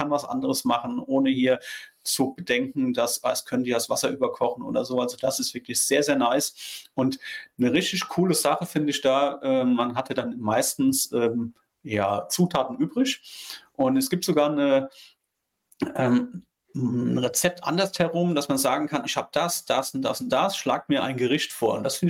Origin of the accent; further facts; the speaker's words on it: Saarland, Germany; wir kommen beide aus dem Saarland. Also ich geboren und Stefan ist ja Ursaarland.